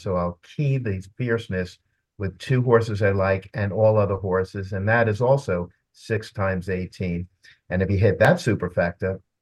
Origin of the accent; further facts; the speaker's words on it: New York City, New York, United States; We grew up in New York City at about the same time.